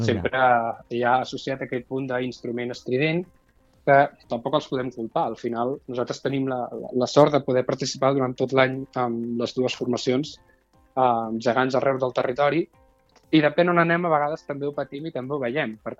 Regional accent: Catalonia, Spain; jo en el meu cas soc del Maresme

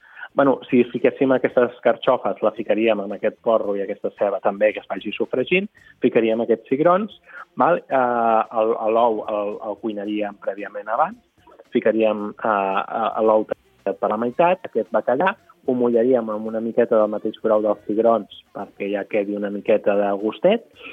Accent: Catalonia, Spain; Per tant, perquè veieu com som els catalans, no?

